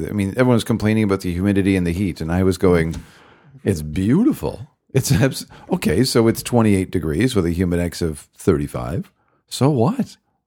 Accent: Canada; I'm too Canadian.

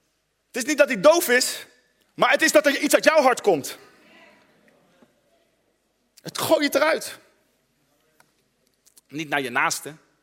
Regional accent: Netherlands; Ik heb geleerd, en ik ben een Nederlander, maar ik heb geleerd gewoon het te laten gaan.

